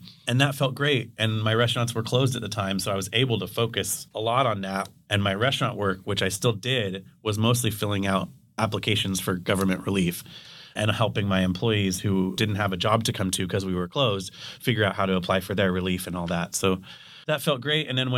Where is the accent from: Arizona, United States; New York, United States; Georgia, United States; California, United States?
California, United States; Santa Clarita; now in San Diego, United States; I moved here to go to UCSD. I came from the Santa Clarita Valley, which is just outside of Los Angeles.